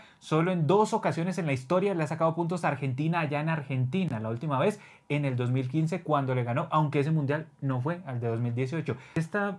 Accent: Colombia; Y aquí en Colombia, tristemente, nunca lo acogimos como colombiano.

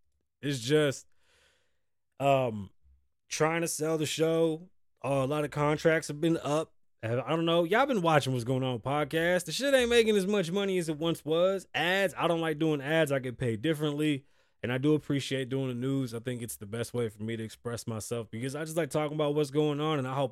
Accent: Bronx, New York, United States; also born or lived in Las Vegas; I grew up with my grandparents, quick story time, I was born in the Bronx, New York, I grew up with my grandparents, they raised me. We moved back and forth across the country from Las Vegas to New York

